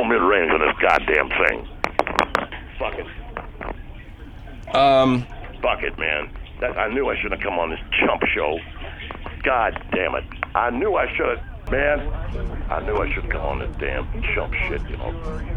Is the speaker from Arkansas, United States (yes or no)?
yes; Arkansas, United States; I'm from the South. Okay, I'm from Ketchy Creek, Arkansas, originally.